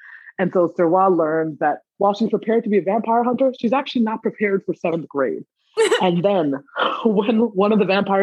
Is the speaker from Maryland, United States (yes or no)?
yes; Maryland, United States; And I grew up in Maryland, so I get to take lots of pot shots in my hometown